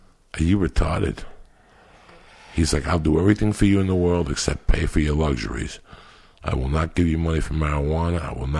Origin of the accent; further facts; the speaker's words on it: United States; As an American, as a human being, I cannot judge Duncan for what he did in 1982.